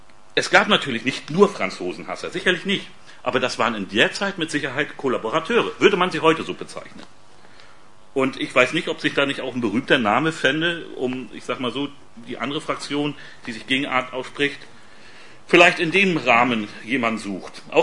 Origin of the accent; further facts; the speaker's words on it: Mecklenburg-Vorpommern, Germany; Und ich bin in Pommern auf einem Bauernhof groß geworden.